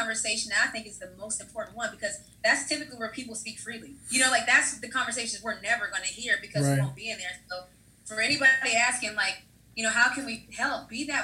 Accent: West Virginia, United States; But for me, growing up in West Virginia, I'm very familiar with the Confederate flag.

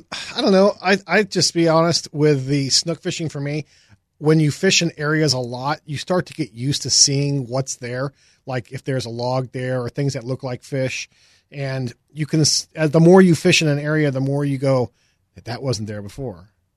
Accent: Miami, Florida, United States; But we had a lot of snook in South Florida when I grew up in Miami

